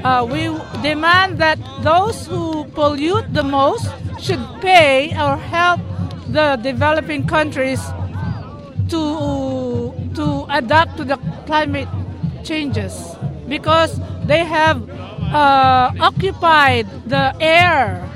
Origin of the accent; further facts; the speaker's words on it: Philippines; from the Philippines.